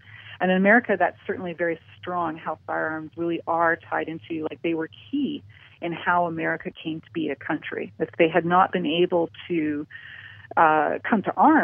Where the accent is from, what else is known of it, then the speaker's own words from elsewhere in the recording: Canada; now in United States; I grew up in Canada. I'm dual Canadian American, and I spent my entire childhood and young adult life in Canada, and I've been living in the U.S. for the last 20 years. And I grew up with guns in Canada. Basically, where I grew up was basically a wilderness area.